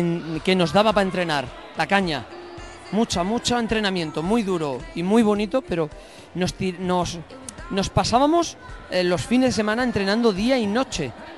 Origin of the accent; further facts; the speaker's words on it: Badajoz, Extremadura, Spain; De Badajoz, de la ciudad de Badajoz.